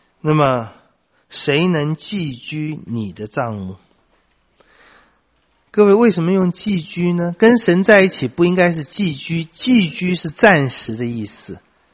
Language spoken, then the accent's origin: Chinese; China; 我们中国人也很喜欢讲那个客居，尤其亡国的时候，离开了家乡客居